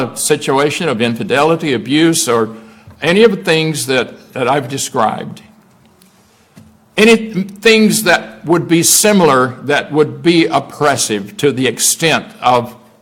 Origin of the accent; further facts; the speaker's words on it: Deep South, United States; I grew up in the Deep South